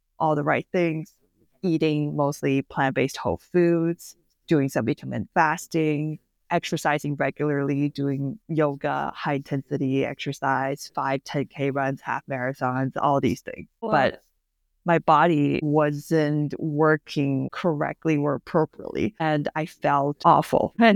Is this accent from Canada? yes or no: yes; Canada; I'm a Canadian family physician specializing in metabolic health and lifestyle medicine.